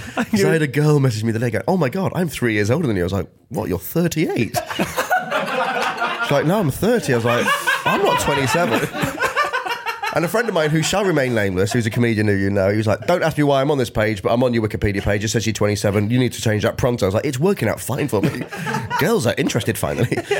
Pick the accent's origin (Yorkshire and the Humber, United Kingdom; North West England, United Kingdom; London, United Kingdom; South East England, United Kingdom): Yorkshire and the Humber, United Kingdom; Grimsby; So I grew up in Grimsby